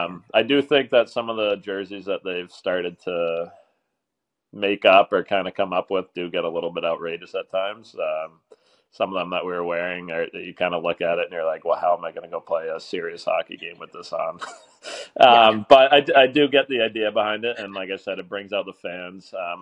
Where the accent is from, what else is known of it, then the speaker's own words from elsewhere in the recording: Massachusetts, United States; I grew up in Massachusetts, not too far away. And I used to grow up going to the Worcester IceCats games